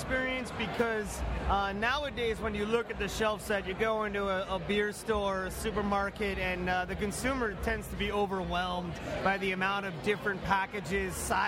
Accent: New Jersey, United States; I grew up in Bergen County, New Jersey.

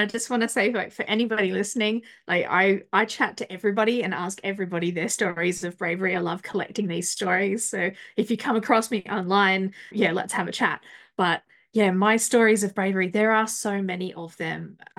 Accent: Australia; I am Australian

